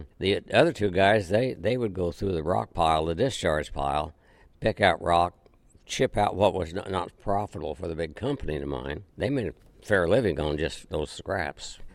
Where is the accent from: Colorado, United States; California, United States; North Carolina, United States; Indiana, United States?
Colorado, United States; Cripple Creek; also born or lived in Goodland, Kansas; was born in Goodland, Kansas, a farming community in northwest Kansas close to the Colorado line. But most of my life, early life, was spent in Colorado, in the mountain country around Cripple Creek, Colorado.